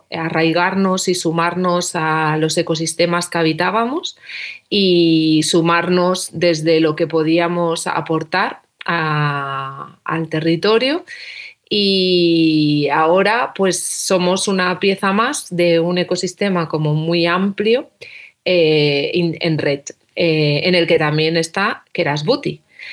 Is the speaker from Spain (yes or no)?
yes; L'Hospitalet de Llobregat, Catalonia, Spain; Hace 20 años estudiamos Bellas Artes, crecimos en Hospitalet y queríamos poder trabajar al servicio del territorio que habitábamos.